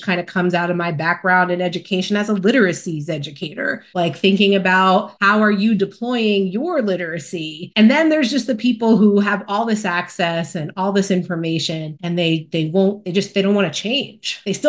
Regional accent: Lodi, New Jersey, United States; Oh, I grew up in Bergen County, Lodi, New Jersey.

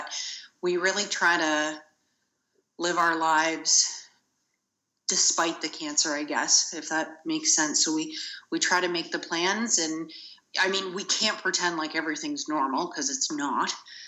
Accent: Canada; And although we're Canadian and have universal healthcare

